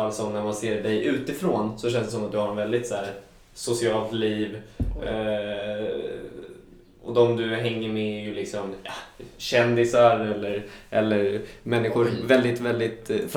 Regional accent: Stockholm, Stockholm County, Sweden; Jag är ändå från Stockholm

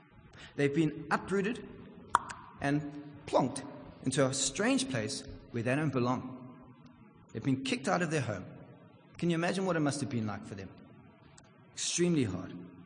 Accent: South Africa; I come from South Africa. You know, we don't obey the rules, but I would have.

